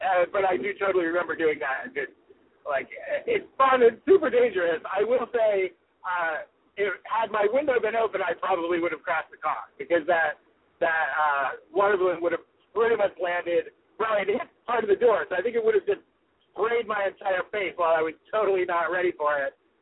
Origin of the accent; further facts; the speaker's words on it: Pennsylvania, United States; now in Los Angeles, United States; it immediately brings me back to me growing up in Pennsylvania and throwing shit at cars over the summer.